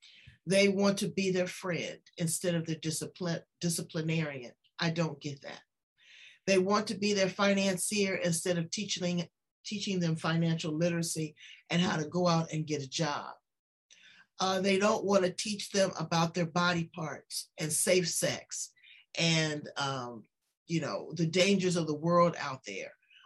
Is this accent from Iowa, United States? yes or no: no; Los Angeles, California, United States; I'm 59 years old. And I know that life has been so good to me. You know, but I'm from South Central LA. So I have walked the walk and talked the talk.